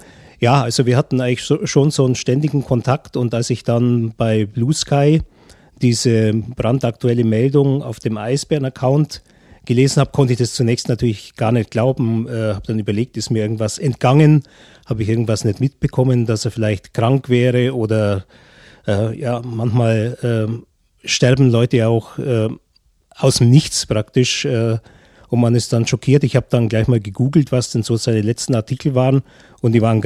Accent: Augsburg, Bavaria, Germany; Ich bin ja auch gebürtiger Augsburger.

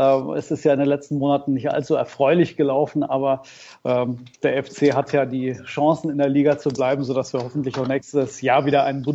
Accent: Cologne, North Rhine-Westphalia, Germany; als Kölner schaue ich dann auch immer gerne am Geißblog-Heim vorbei.

